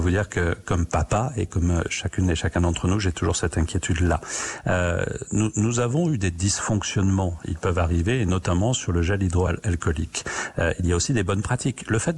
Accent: south of France, France; comme on dit chez moi dans le Sud

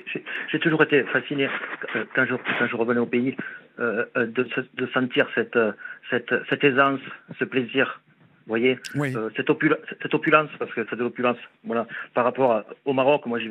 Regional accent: Gourdon, Occitanie, France; Je suis né à Gourdon. Je suis natif.

